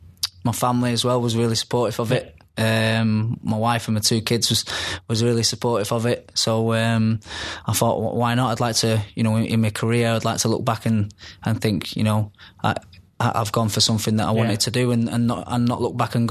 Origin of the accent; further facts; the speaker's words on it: Manchester, North West England, United Kingdom; I'm from Manchester.